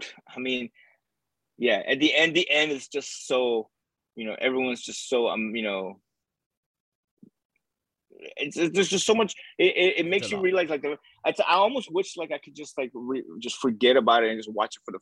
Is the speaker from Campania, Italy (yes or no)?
no; Sicily, Italy; born there; English is a second language; I was born in Sicily.